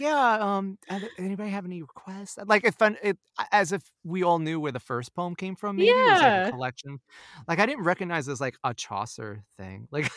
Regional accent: New York, United States; I am from New York. Trust me.

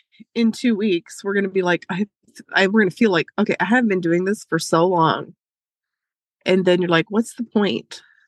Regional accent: United States; listen, y'all, I grew up in Carroll County, where you slid from one hill to the next hill.

